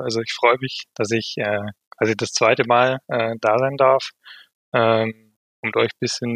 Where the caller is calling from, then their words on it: Vienna, Austria; Ich bin zugeschaltet aus dem sehr schönen Wien